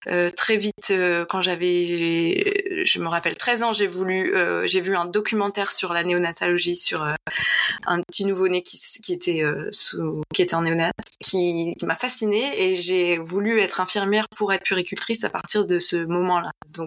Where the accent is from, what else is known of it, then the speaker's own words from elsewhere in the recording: Lille, Hauts-de-France, France; now in Atlanta, United States; j'ai 42 ans, j'habite à Atlanta, je suis originaire de Lille et j'ai déménagé à Atlanta il y a quelques années, donc aux États-Unis